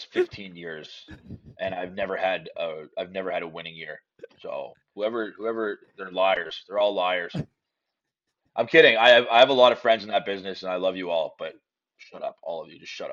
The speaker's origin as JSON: {"language": "English", "town": "Yarmouth", "region": "Nova Scotia", "country": "Canada", "tie": "born or raised there", "said": "Yeah, so I started this journey in Nova Scotia. Day one was in Yarmouth, my hometown, and then this day two was Halifax and so on and so forth."}